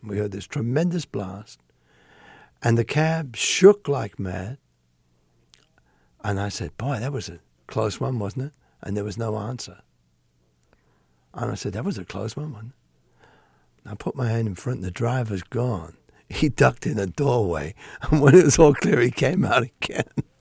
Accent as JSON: {"language": "English", "region": "London", "country": "United Kingdom", "accent": "Cockney", "said": "And I lost my Cockney accent. I was a Cockney when I was a little boy. I lost it because I heard the BBC announcers speaking much more perfect English than I was"}